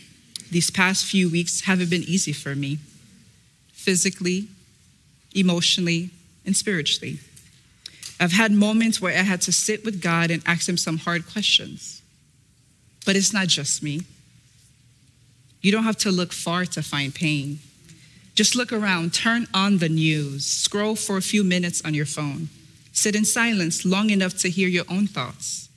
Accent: Florida, United States; born there; I'm originally from Haiti, and I was born here in the state of Florida.

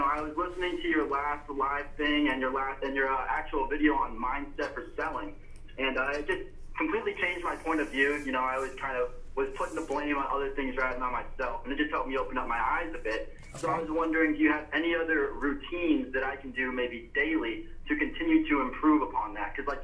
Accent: West Palm Beach, Florida, United States; now in Orlando, United States; Well, originally I'm from West Palm Beach. Right now I'm in Orlando just for school.

